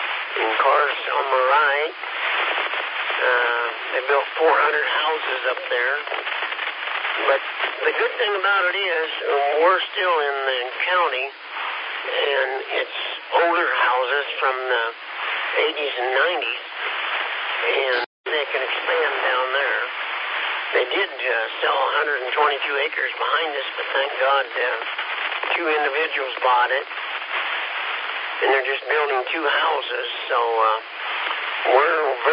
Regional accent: Kansas, United States; We're from Kansas, been here 15 years, John.

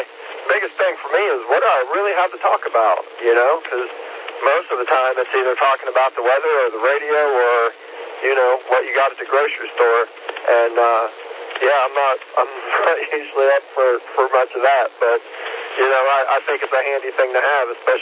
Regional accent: Williamston, South Carolina, United States; And I'm from Williamston down here in South Carolina.

